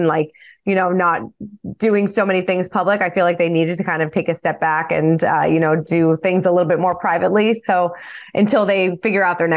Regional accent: United States; As an American and, you know, living here in the States

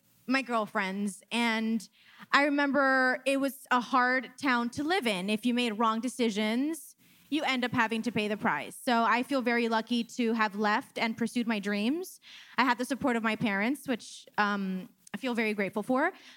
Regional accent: Brownsville, Texas, United States; okay, well, no, you know, I'm actually from Texas. I'm from a small city called Brownsville, Texas.

